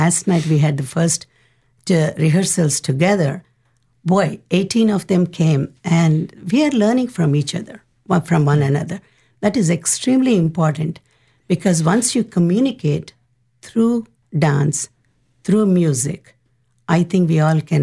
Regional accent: India; first language Telugu; English is a second language; So the way it is scripted in Sanskrit, in English, and my mother language, Telugu.

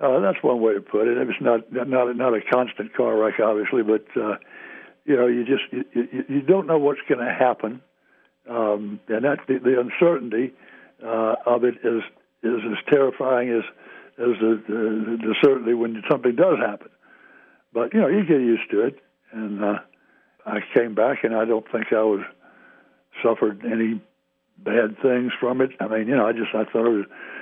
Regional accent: the South, United States; Where I'm from the South.

